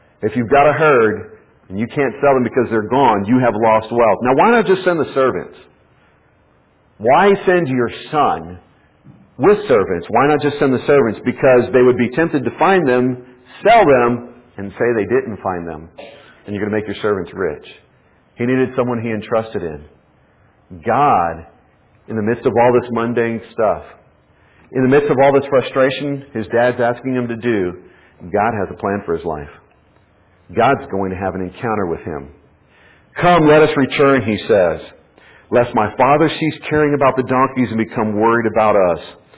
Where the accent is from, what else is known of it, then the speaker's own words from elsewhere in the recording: Texas, United States; I can deal with a little bit of heat. I'm from Texas.